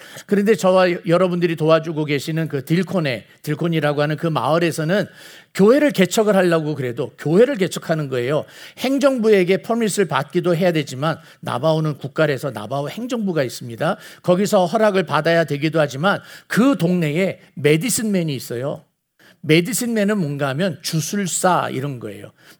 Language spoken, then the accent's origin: Korean; South Korea; now in United States; 우리는 한국 사람들이고 물론 미국에서 태어난 우리 2세들도 이 자리에 계십니다만은